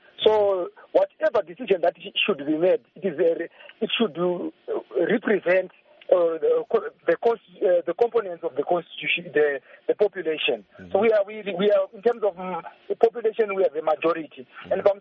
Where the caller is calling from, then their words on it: Kadoma, Mashonaland West, Zimbabwe; I'm calling from Kadoma Zimbabwe